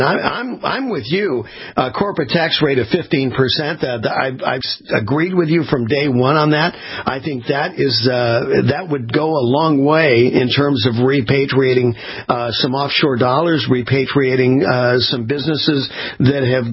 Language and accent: English; Texas, United States; That's not who we are. We're more Texan than we are Charlottesville and these lunatics